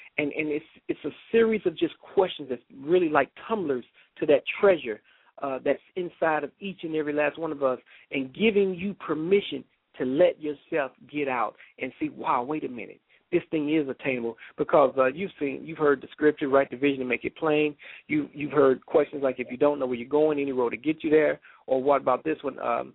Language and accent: English; Atlanta, Georgia, United States; also born or lived in Chicago / St. Louis; Born in Chicago, lived the first part of my childhood in St. Louis, Missouri, and then the second part in Atlanta, Georgia, right there in College Park. And so when I go to Atlanta, it's like going home.